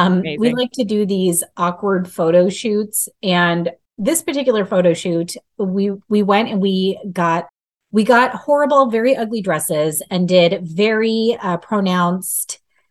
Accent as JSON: {"language": "English", "region": "Minnesota", "country": "United States", "tie": "born or raised there", "said": "One of the books is specifically for Minnesota because I have so many readers in Minnesota, my home state."}